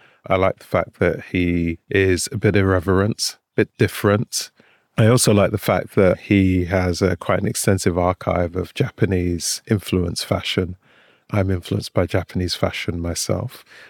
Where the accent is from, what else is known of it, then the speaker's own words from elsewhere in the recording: London, United Kingdom; As a kid growing up in Shepherd's Bush, West London, big up West London. Now I live in North London, so big up North London.